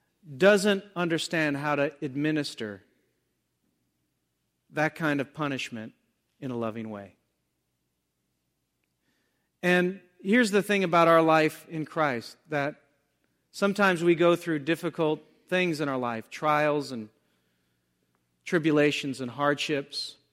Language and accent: English; the South, United States; Remember, growing up in the South, I don't know if they did this here, but in the South, teachers would use paddles.